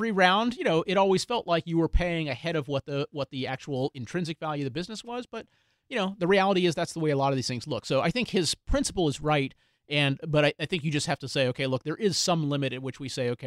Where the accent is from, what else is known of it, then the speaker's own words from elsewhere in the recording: Houston, Texas, United States; I grew up in Houston.